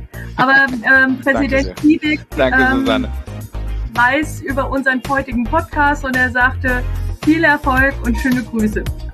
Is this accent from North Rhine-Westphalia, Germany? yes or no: no; Frankfurt, Hesse, Germany; wenn ich als Frankfurterin das sagen darf